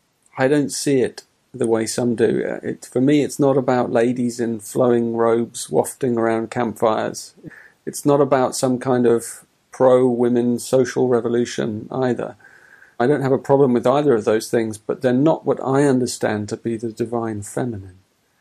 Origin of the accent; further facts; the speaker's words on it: England, United Kingdom; You've got to remember I'm English, so we always blame the weather over here.